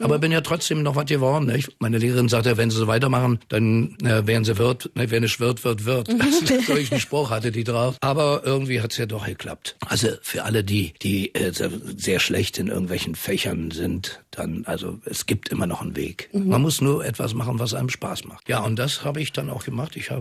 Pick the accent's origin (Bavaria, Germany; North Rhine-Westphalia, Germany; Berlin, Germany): Berlin, Germany; In Neukölln geboren, bin ich am Karl-Marx-Platz groß geworden.